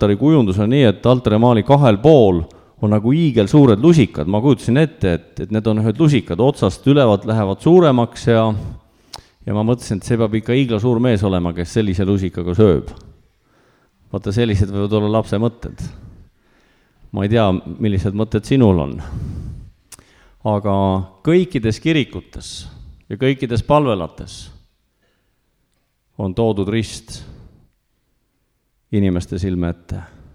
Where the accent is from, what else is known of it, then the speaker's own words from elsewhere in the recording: Tallinn, Harju County, Estonia; Kasvasin üles Tallinnas ja vanematega käisin Oleviste koguduses.